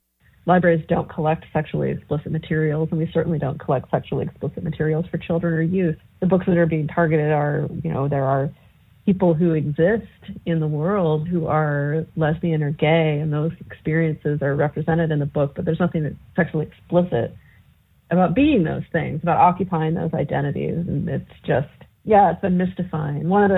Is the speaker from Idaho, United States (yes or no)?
yes; Idaho, United States; When I think about a young person growing up in Idaho like I did